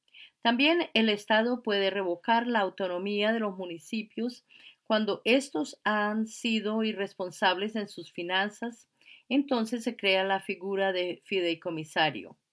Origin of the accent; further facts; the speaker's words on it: Cusco, Peru; moved away as an adult; Recuerdo que en mi tierra, el Cusco, no siempre la distribución era regular.